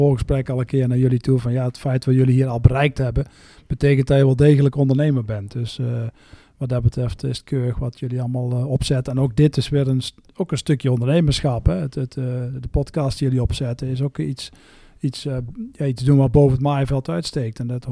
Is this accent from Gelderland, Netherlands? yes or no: no; Bladel, North Brabant, Netherlands; ik kom uit Bladel natuurlijk. Ik heb in Bladel altijd een bedrijf gehad.